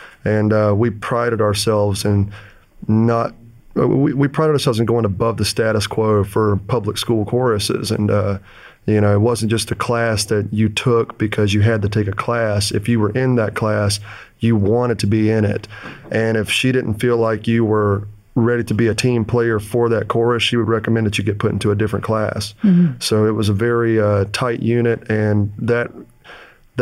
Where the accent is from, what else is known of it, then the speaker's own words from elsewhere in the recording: Guyton, Georgia, United States; also born or lived in Florida; I was adopted in Florida, but ever since I was 2 days old, I've been about an hour outside of Savannah, Georgia.